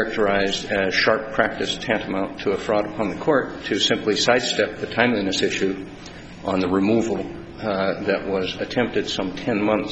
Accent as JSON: {"language": "English", "town": "Billings", "region": "Montana", "country": "United States", "said": "from Billings, Montana"}